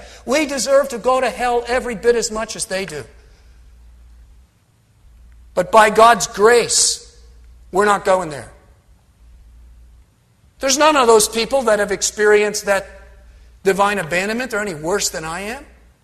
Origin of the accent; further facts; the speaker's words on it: New Jersey, United States; since I was raised in New Jersey, the Constitution of the State of New Jersey